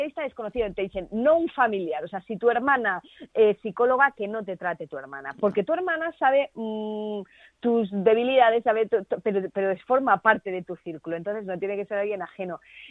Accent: Alicante, Valencian Community, Spain; Además, siendo en mi tierra, viendo a mis padres emocionados, llorando

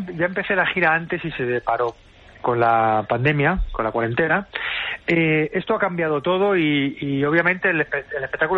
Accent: Spain; Pero con lo que somos los españoles de tocarnos, de abrazarnos

